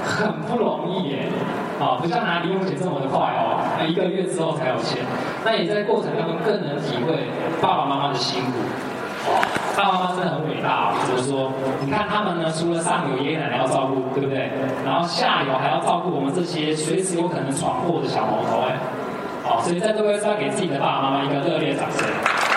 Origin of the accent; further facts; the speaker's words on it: Taiwan; 我是来自台湾的